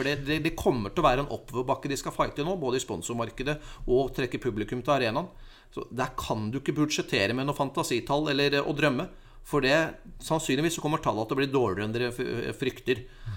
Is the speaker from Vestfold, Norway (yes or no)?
yes; Larvik, Vestfold, Norway; Men jeg er fra Larvik. Jeg har jobbet i Larvik håndballklubb.